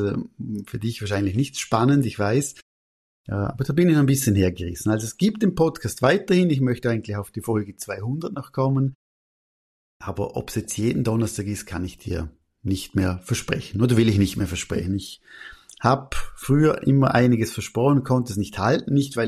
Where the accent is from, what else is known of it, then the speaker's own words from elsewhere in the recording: Austria; Ich bin ja Österreicher, also von dem her, aber trotzdem arbeite ich nur oder tendenziell nur in der Schweiz.